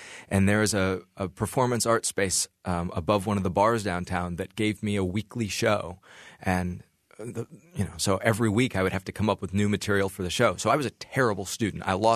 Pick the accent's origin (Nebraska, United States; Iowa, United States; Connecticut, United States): Iowa, United States; Ames; One of the advantages I had growing up in Ames, Iowa, is that I was literally the only act in town.